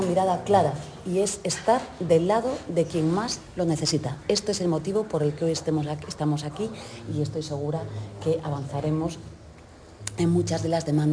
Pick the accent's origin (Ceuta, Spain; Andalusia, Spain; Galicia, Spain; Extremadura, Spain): Galicia, Spain; Ferrol; Yo soy de Ferrol, conozco, tengo los datos de la carga de trabajo de Cádiz.